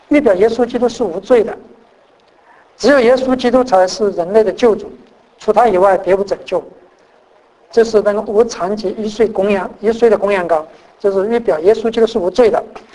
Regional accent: China; 那有人说这个有点像我们中国人那个过年贴春联了、就门楣上门框上都贴着那个春联

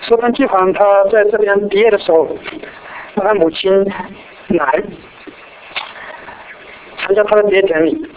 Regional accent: China; 这边提到四个凡事，我们中国人喜欢用数字来总结这个口号

